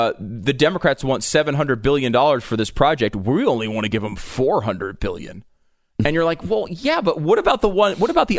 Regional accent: New York, United States; also born or lived in Connecticut; I was born in New York. I grew up partially in New York, partially in Connecticut. In that region, it's just not part of your life.

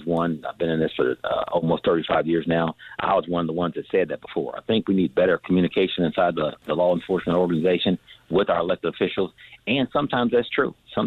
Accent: Midwest, United States; I'm a black male, born and raised in the Midwest.

